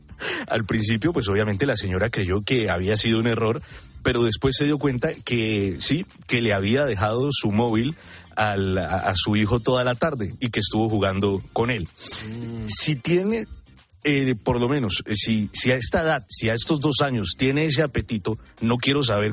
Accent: Bogotá, Bogotá Capital District, Colombia; Yo soy colombiano, de Bogotá. de la capital de Colombia.

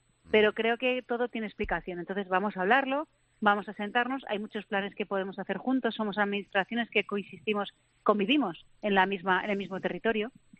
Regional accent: Madrid, Community of Madrid, Spain; somos sobre todo de Madrid, españoles en Madrid

